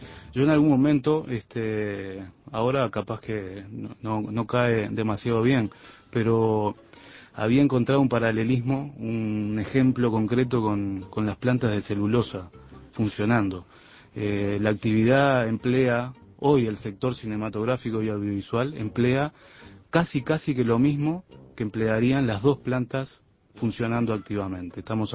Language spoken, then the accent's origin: Spanish; Uruguay; como los uruguayos somos, a veces tenemos una lectura demasiado tradicional de lo que nos rodea